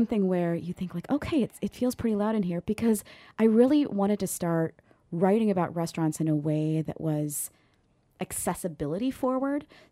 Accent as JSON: {"language": "English", "region": "Ohio", "country": "United States", "said": "So yeah, my family is Slovak. We're from Northwest Ohio."}